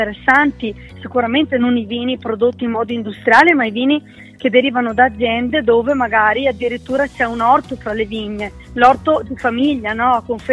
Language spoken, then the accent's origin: Italian; Veneto, Italy; born there; Sono nata in Veneto, ma le mie origini sono bolzanine da una parte e toscane dall'altra, quindi racchiudo in me tre regioni